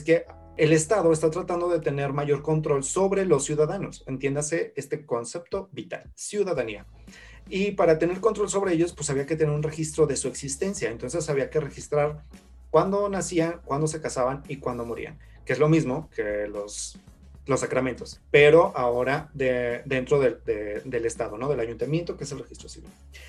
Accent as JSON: {"language": "Spanish", "region": "Zacatecas", "country": "Mexico", "said": "soy historiador, soy zacatecano"}